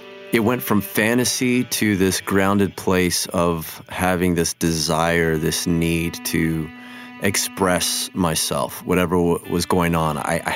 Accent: Los Angeles, California, United States; I'm born and raised in Los Angeles, Panorama City. A kid from the San Fernando Valley. Father's from Argentina, mother's from El Salvador.

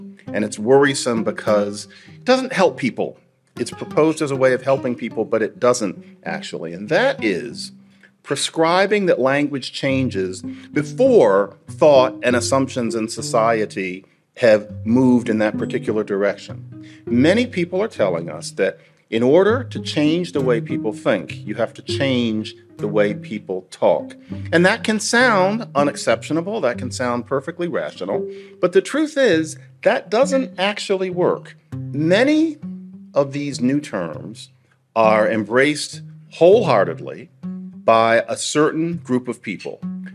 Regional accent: Nigeria; I'm from Nigeria

